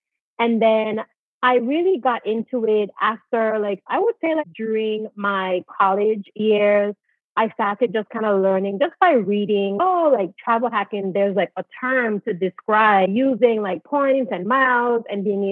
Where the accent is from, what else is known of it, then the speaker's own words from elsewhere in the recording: British Virgin Islands; And then I grew up on the British side, so I would then just take the ferry over.